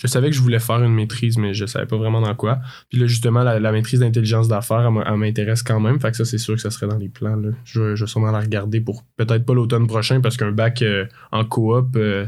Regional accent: Sherbrooke, Quebec, Canada; J'ai grandi à Sherbrooke. Je suis à l'Université de Sherbrooke

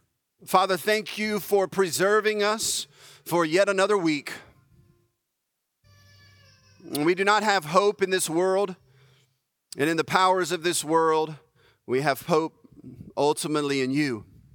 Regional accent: Breaux Bridge, Louisiana, United States; think, around the age of 9 or 10 in Brobridge, Louisiana. Not a very prominent place, but it was my hometown, growing up to about 11 or 12 years old, I believe.

